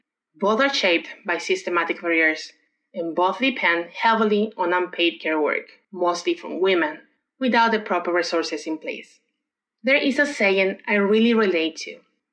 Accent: Chile; moved away as an adult; now in Canada; I am originally from Chile, where I worked as a public health nutritionist before moving to Canada.

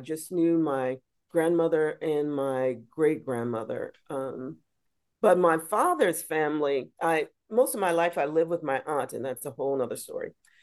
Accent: Los Angeles, California, United States; And also growing up in South, what they now call South Central Los Angeles, growing up in a very black neighborhood, middle class black folks

